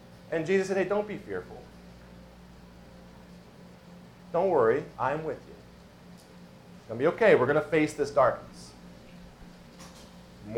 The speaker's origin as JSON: {"language": "English", "region": "Montana", "country": "United States", "tie": "born or raised there", "said": "Where I grew up in Montana where it's like we go everywhere if there's 6 feet of snow."}